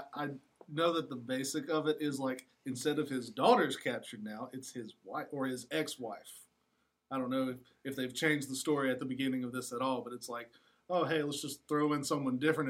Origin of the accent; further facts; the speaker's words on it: Alabama, United States; because I'm from Alabama.